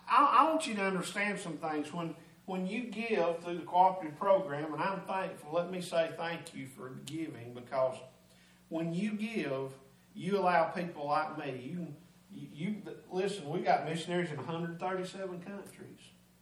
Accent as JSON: {"language": "English", "town": "Blairsville", "region": "Georgia", "country": "United States", "tie": "born or raised there", "said": "I pastored in my hometown in Blairsville, Georgia, at the Harmony Grove Baptist Church for almost 16 years. That's our home."}